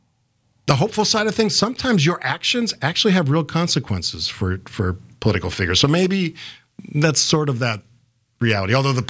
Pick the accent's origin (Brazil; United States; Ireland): United States; because to me, it's embarrassing as an American